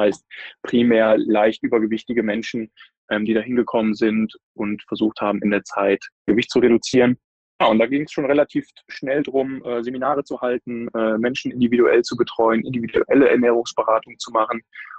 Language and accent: German; Moers, North Rhine-Westphalia, Germany; Aber in der Stadt, in der ich groß geworden bin, in Moers